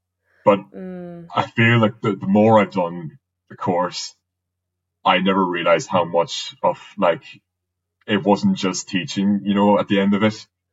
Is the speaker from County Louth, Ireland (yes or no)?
no; County Donegal, Ireland; like, I'm from Donegal, it's not too far away.